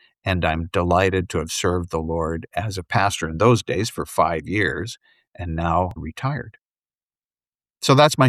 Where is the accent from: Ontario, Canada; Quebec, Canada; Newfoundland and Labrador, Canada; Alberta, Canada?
Ontario, Canada; Kitchener; Near Toronto, Ontario, Canada. I was born and raised near Kitchener, which is sort of the Lutheran Mecca of Canada.